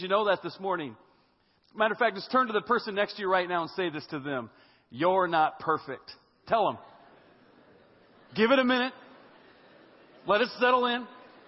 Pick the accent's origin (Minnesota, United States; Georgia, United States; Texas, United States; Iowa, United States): Iowa, United States; But I'm from Iowa.